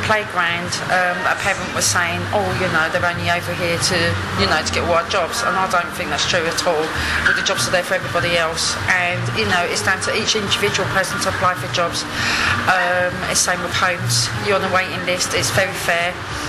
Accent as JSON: {"language": "English", "region": "London", "country": "United Kingdom", "said": "I always see London as totally different from Great Britain. As a Londoner, I like, all my friends are all from different cultures"}